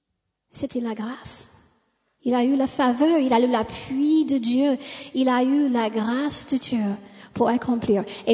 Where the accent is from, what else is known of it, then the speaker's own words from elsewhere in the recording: Chicago, Illinois, United States; born there; accent: American; French is a second language; Je suis né à Chicago avec deux parents américains.